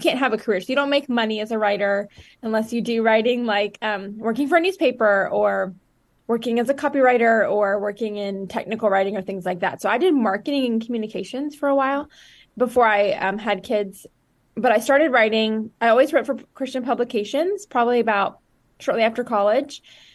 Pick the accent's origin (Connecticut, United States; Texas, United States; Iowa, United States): Texas, United States; Dallas; And I grew up in the Dallas area, so Dallas, Texas, and then have lived all over, but I have roots in the South and in the South in America.